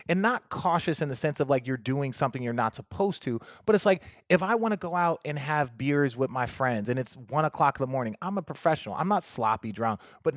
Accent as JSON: {"language": "English", "town": "Phoenix", "region": "Arizona", "country": "United States", "said": "Like, I'm from Phoenix. Great town to go out in."}